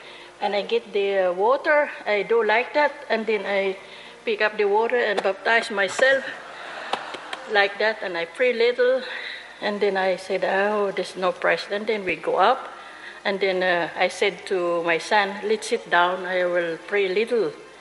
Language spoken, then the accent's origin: English; Philippines; I'm from Philippines.